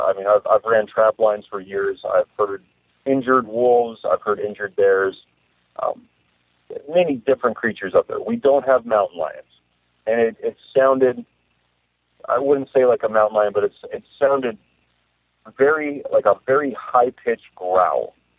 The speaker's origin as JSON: {"language": "English", "town": "Petersburg", "region": "Alaska", "country": "United States", "tie": "born or raised there", "said": "I'm from Petersburg, Alaska. That's where I was born and raised."}